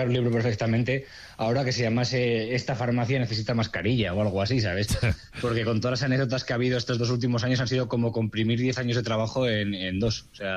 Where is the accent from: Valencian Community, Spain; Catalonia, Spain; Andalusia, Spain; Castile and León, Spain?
Castile and León, Spain; Salamanca; estoy en una ciudad, soy de Salamanca, es una ciudad pequeña, más o menos nos conocemos todos.